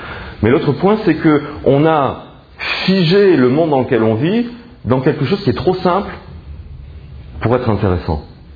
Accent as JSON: {"language": "French", "town": "Martigues", "region": "Provence-Alpes-Côte d'Azur", "country": "France", "said": "Et si je viens de Paris, je vais vous dire, oui, c'est vrai, mais moi, je viens de Martigues. Et franchement, je ne suis pas parisien."}